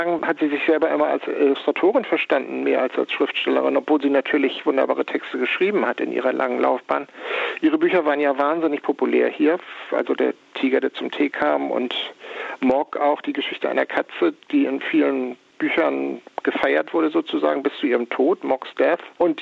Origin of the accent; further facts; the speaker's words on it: Germany; now in United Kingdom; Wir sind beide Deutsche, die nach England gekommen sind. Ich bin als EU-Bürger hergekommen unter schönen Umständen